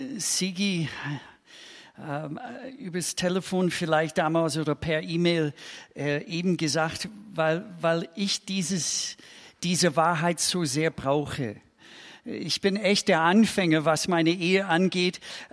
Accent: Minnesota, United States; German is a second language; moved away as an adult; Ich komme aus Bundesstaat Minnesota in den USA. Das liegt im Norden, grenzt Kanada. Wunderschöne Gegend. Da haben wir viele aus Skandinavien, auch viele Deutsche dazu. Und da bin ich aufgewachsen.

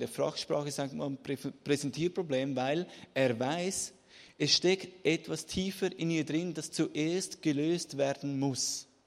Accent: Switzerland; Ich komme, ihr hört es, aus der Schweiz.

